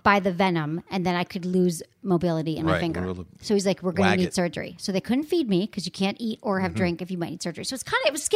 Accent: South Africa; I grew up in South Africa.

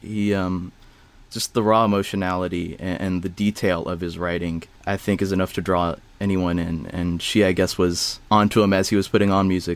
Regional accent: Hodgenville, Kentucky, United States; So I'm from Kentucky, a small 3,000-person town called Hodgenville.

